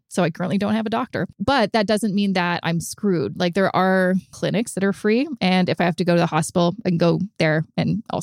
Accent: Canada; I want to learn how to invest for my retirement and I'm Canadian.

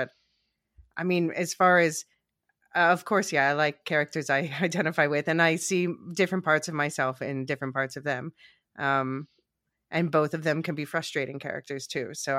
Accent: Philadelphia, Pennsylvania, United States; moved away as an adult; now in Amsterdam, Netherlands; I'm from Philadelphia, so that's not that far north. I've lived in Amsterdam for the last 17 years, going on 18, I guess, actually this spring.

